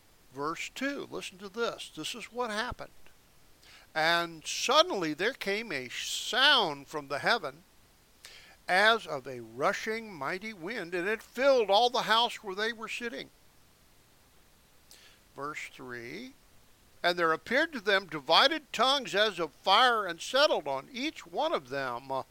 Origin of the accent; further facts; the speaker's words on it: United States; born there; Well, I'm an Israelite, but I was born in the United States. My language is English. American English, okay? Not English English.